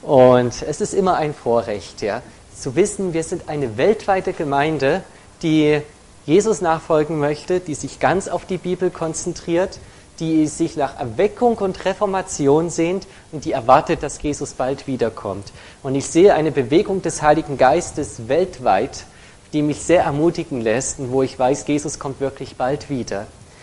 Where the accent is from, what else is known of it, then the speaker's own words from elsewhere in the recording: Leipzig, Saxony, Germany; accent: Saxon; ich komme aus Leipzig, aus Leipzig, wie wir so schön sagen, auf Sächsisch.